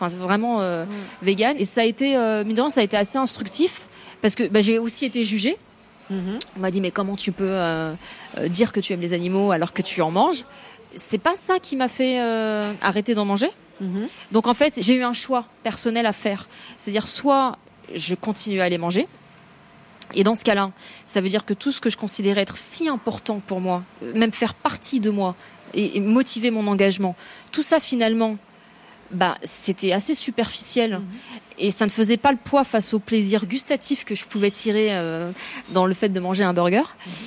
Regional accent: France; le Maroc, c'est mes racines et que la France a été mes ailes. Parce que j'ai conscience aussi que bah, y a beaucoup de choses que j'ai pu faire aussi parce que j'ai grandi en France.

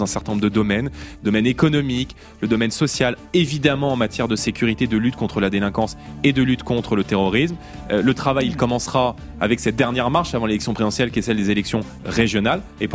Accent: Île-de-France, France; moi, j'ai grandi en Seine-Saint-Denis

